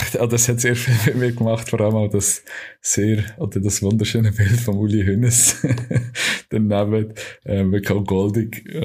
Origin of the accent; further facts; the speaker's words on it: Switzerland; wir als Schweizer